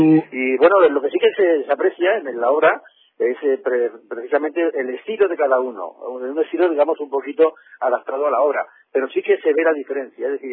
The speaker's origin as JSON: {"language": "Spanish", "town": "Toledo", "region": "Castilla-La Mancha", "country": "Spain", "said": "yo soy de Toledo"}